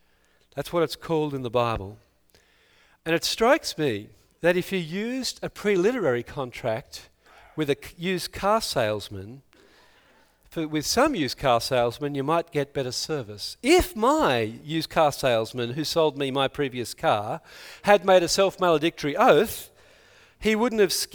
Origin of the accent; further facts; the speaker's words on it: Australia; I'm an Aussie, as you know.